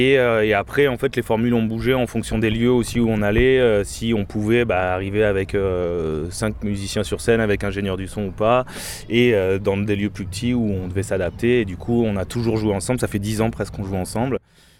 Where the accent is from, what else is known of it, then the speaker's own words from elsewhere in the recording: Bordeaux, Nouvelle-Aquitaine, France; also born or lived in Montpellier; Je viens de Bordeaux, je reviens de la région, enfin de Bordeaux, oui, dans les alentours du Médoc. Et je reviens dans la région après 6 ans à Montpellier